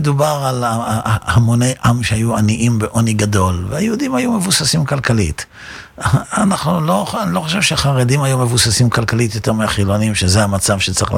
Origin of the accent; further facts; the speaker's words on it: Netanya, Central District, Israel; בזמנו אני גדלתי בנתניה